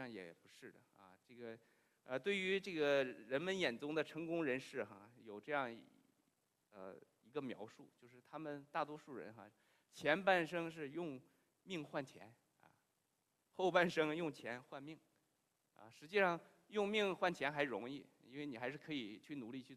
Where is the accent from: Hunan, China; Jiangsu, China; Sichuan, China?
Jiangsu, China; 我小时候是在这个江苏苏北长大，在那儿的时候，当地人管赚钱叫苦钱叫苦钱。